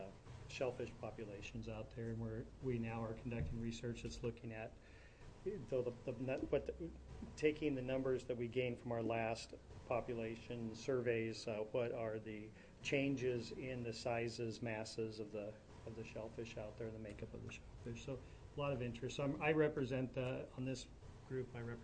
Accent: Tillamook, Oregon, United States; I am from Tillamook, Oregon.

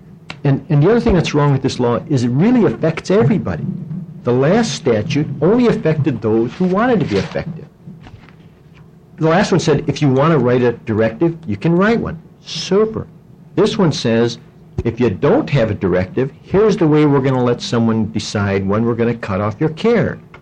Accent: Portland, United States; I'm from Portland.

